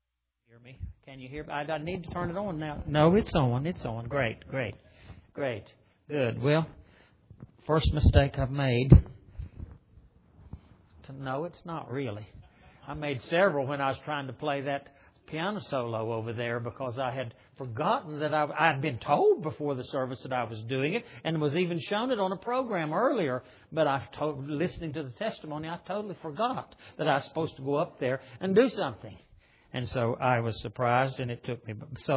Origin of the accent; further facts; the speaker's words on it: West Virginia, United States; I was in a church one time in my home state of West Virginia